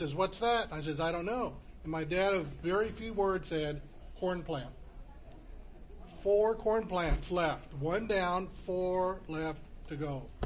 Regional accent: California, United States; born there; I was born in California, affectionately known as the land of the fruits and the nuts.

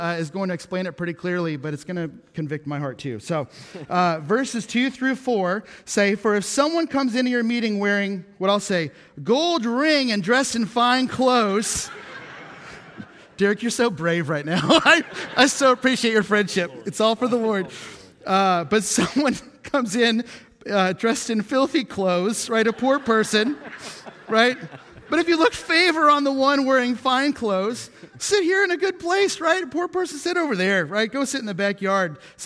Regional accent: Columbus, Ohio, United States; now in Texas, United States; I moved here from Columbus, Ohio about 6.5 years ago, and one of my joys is when I, in Texas, get to meet someone who's also from Columbus or is also an Ohio State Buckeye fan.

